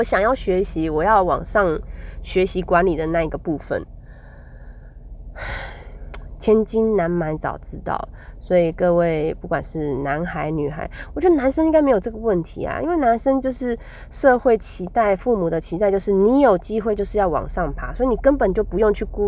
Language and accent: Chinese; Taiwan; 为什么一直老是把我们台湾人的钱往外面去照顾其他人呢